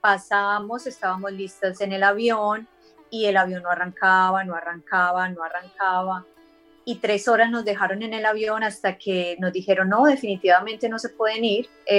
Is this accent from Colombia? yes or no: yes; Medellín, Antioquia, Colombia; Sí, yo soy de Medellín, soy paisa